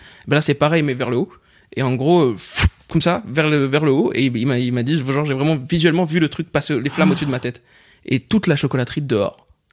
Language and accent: French; Pierrefitte-sur-Seine, Île-de-France, France; also born or lived in Saint-Denis; j'ai grandi à Pierrefitte, Saint-Denis et compagnie.